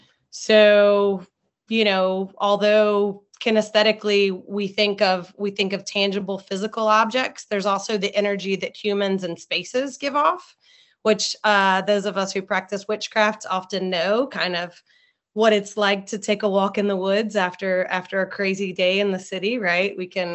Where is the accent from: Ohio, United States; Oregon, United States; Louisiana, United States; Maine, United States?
Louisiana, United States; New Orleans; I grew up in the New Orleans area, so I had a lot of spiritual practices that I saw as a kid.